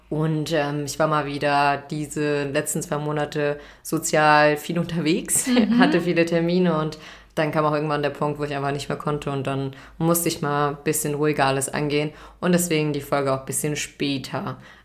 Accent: Hesse, Germany; ich bin nicht aus Bayern, ich komme aus Hessen

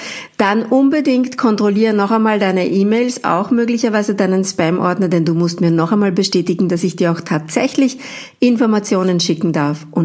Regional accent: Austria; Weil Deutsche zum Teil die Scherze, die ich mache als Österreicherin, gar nicht verstehen

